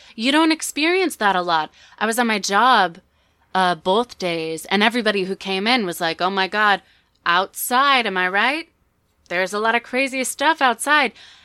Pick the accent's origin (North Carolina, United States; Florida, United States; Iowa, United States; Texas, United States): North Carolina, United States; I grew up in North Carolina. State Fair is a big deal. I didn't go to a lot of those. I had a Yankee parents, as they say.